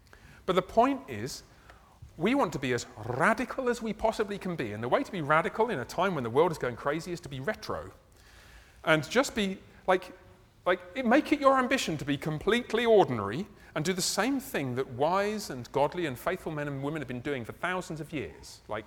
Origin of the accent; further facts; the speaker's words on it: United Kingdom; I mentioned this because I'm British, I'm sorry about this.